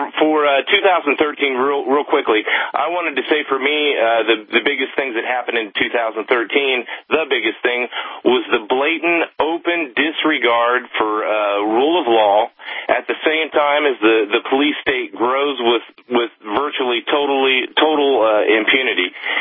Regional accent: Kettering, Ohio, United States; now in France; since I'm from Kettering, Ohio, originally living in France now

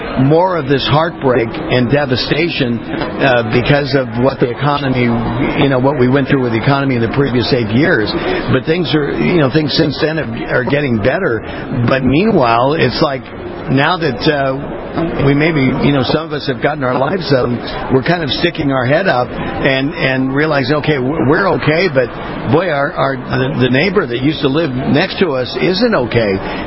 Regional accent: California, United States; now in Florida, United States; I was born and raised in California.

